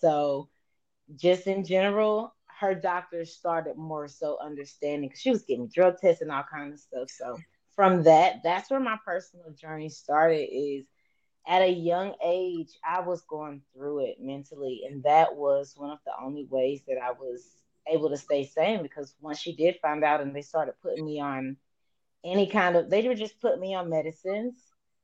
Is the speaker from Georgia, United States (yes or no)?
yes; Atlanta, Georgia, United States; now in Tulsa, United States; I actually reside in Tulsa at the moment, but I'm coming from Atlanta, Georgia.